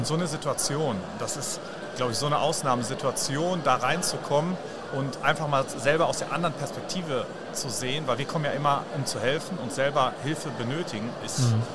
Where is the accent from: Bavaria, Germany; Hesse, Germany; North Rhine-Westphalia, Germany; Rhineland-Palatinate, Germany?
North Rhine-Westphalia, Germany; Gelsenkirchen; Ich komme auch aus Nordrhein-Westfalen bzw. aus Gelsenkirchen